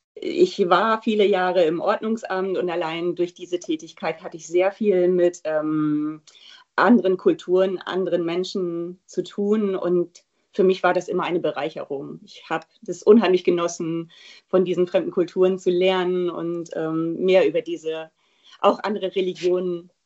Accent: Lower Saxony, Germany; born there; Vollblut Ostfriesin

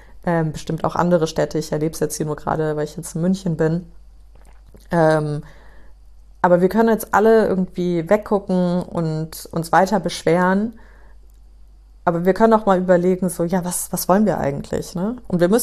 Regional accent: New York, United States; also born or lived in Frankfurt; Ich bin ja in New York aufgewachsen, also für die, die mich nicht kennen, ich bin ursprünglich aus Frankfurt, also in Frankfurt geboren, aber in New York aufgewachsen. Und Amerika ist für mich so eigentlich mein Heimatland.

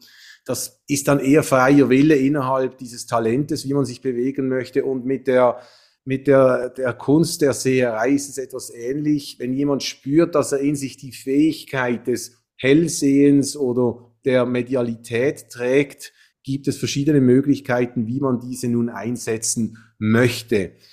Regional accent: Switzerland; moved away as an adult; also born or lived in France; also ich bin gebürtig in Frankreich geboren, aber von Schweizer Eltern und zum größten Teil auch in der Schweiz aufgewachsen. Und dann mit 20, als ich aus der Schweiz wegging

